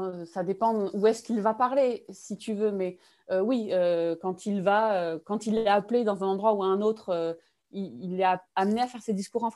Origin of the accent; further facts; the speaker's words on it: Toulouse, Occitanie, France; Je suis toulousaine, région toulousaine. J'y suis née, j'y ai grandi, voilà